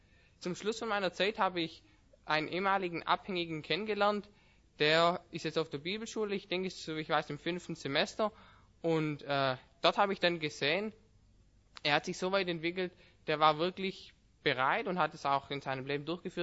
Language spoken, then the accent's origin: German; Baden-Württemberg, Germany; accent: Swabian; Jetzt muss ich mich erstmal anstrengen, Hochdeutsch zu reden. Ich rede gerne Schwäbisch